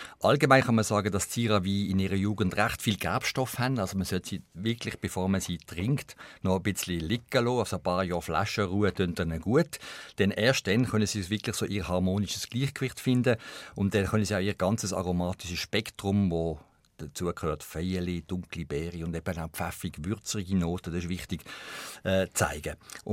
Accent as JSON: {"language": "German", "country": "Switzerland"}